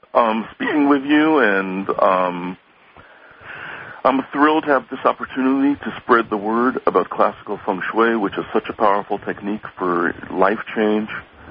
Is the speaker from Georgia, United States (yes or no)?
no; Monticello, New York, United States; also born or lived in Binghamton; I was born in Monticello, New York, and I grew up near Monticello and also in New York City. And I've lived in the Binghamton area in upstate New York on and off since the mid-70s.